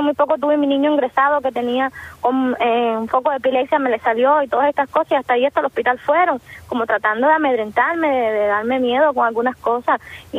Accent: Cuba; yo soy de origen campesino, soy del campo, y ver la gente pobre, porque aquí en el campo no se vive igual que podría ser, por ejemplo, en el medio de La Habana.

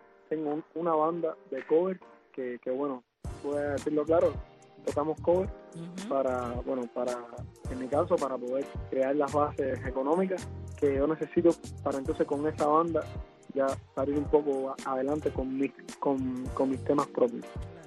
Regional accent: Jovellanos, Matanzas, Cuba; Soy de Jovellanos, sí. El poblado San Miguel de los Baños.

